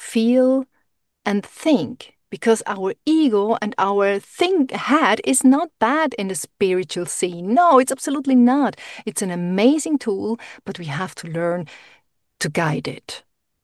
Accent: Switzerland; English is a second language; So because he's from Argentina and I'm from Switzerland, so there are two cultures, two languages.

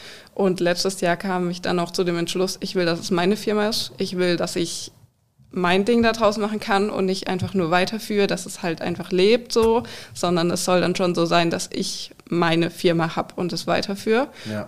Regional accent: Baden-Württemberg, Germany

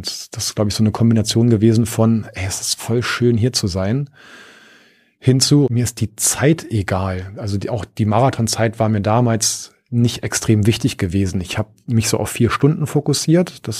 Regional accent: Berlin, Germany; also ich bin gebürtiger Berliner, wohne jetzt auch schon immer in Berlin.

